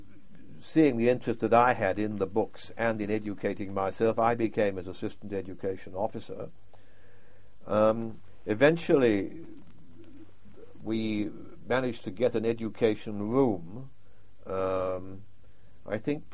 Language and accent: English; North East England, United Kingdom; I'm from Northumberland